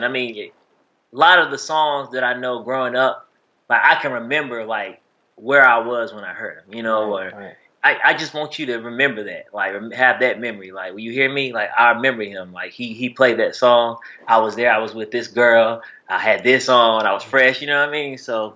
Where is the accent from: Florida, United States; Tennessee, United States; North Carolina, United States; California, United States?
North Carolina, United States; Shelby; I'm from a small town. I'm from Shelby, North Carolina, like the smallest town ever.